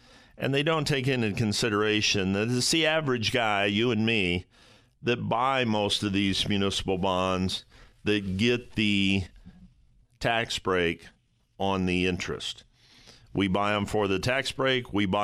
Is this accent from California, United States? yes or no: no; Toledo, Ohio, United States; My hometown of Toledo, Ohio